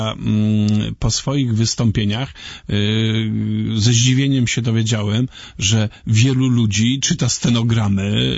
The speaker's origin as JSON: {"language": "Polish", "town": "Lubin", "region": "Lower Silesian Voivodeship", "country": "Poland", "said": "bo ja jestem z Lubina, więc zupełnie niedaleko."}